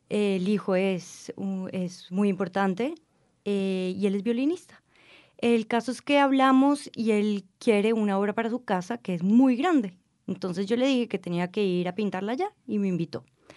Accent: Colombia; Yo soy judía, soy mujer, soy colombiana, soy sefaradí, he vivido en diferentes países

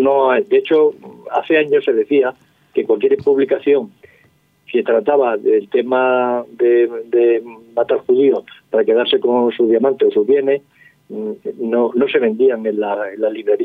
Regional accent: Almería, Andalusia, Spain; born there; yo nací en Almería, y yo puse un personaje de Almería

